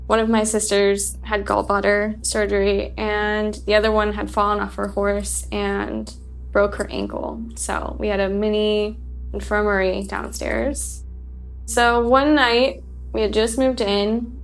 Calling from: Paris, Île-de-France, France; I'm calling from Paris, France.

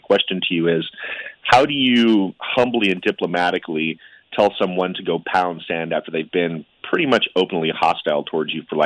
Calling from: Portland, Oregon, United States; I'm calling from Portland, Oregon, sir

